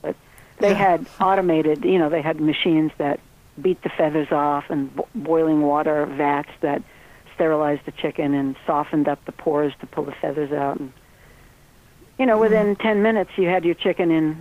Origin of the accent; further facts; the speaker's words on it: Brooklyn, New York, United States; Well, I grew up in Brooklyn, and my grandfather had a live poultry chicken market